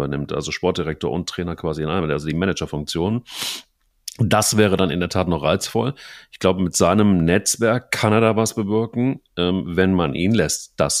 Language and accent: German; Cologne, North Rhine-Westphalia, Germany; man kann jetzt irgendwie als Kölner natürlich nicht viel zu Schalke sagen